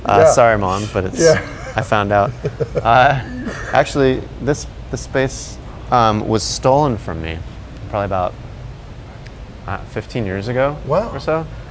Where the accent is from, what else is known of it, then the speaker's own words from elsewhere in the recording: Portland, Oregon, United States; Well, I'm from Portland, Oregon, so it was stolen in Portland and bought again in Portland.